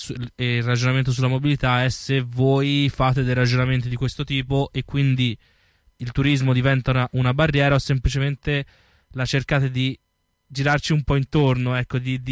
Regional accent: Florence, Tuscany, Italy; da fiorentino, mi ricordo che quando lavoravo in certe zone sapevo che strade fare per evitare il turismo

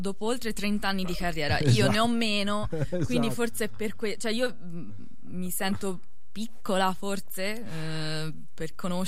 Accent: Montecatini Terme, Tuscany, Italy; Esatto, sono di Montecatini, che è una città assai più importante.

